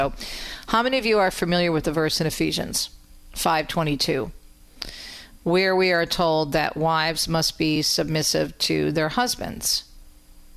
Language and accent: English; Michigan, United States; It starts in my home state of Michigan.